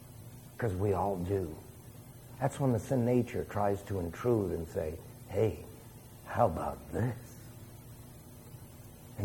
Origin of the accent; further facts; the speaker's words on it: New York City, New York, United States; Well, I came from New York City, by the way. Oh, that explains it. Damn Yankee. Well, I have to confess, I was born in the East and the Northeast